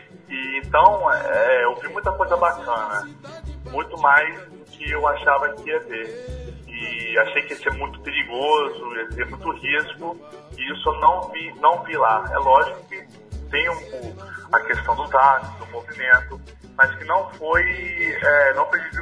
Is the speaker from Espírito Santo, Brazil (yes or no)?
yes; Vitória, Espírito Santo, Brazil; Vitória é minha cidade natal, sou aqui de Vitória, sou capixaba.